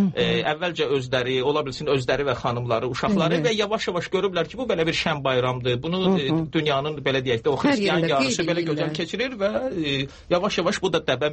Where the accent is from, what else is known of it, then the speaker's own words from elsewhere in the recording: Baku, Azerbaijan; Nə dərəcədə demək düzgün olar ki, mən Bakılıyam, düzgün olmazdı, amma əlbəttə mən özümü Bakılı hesab eləyirəm.